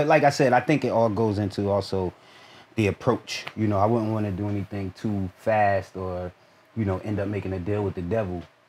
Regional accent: Newark, New Jersey, United States; I probably ended up sticking out more being that I'm from Newark, from Brick City, from where I am.

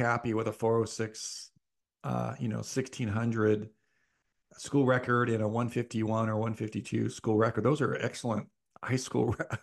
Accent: California, United States; now in Oregon, United States; I'm from Ventura County

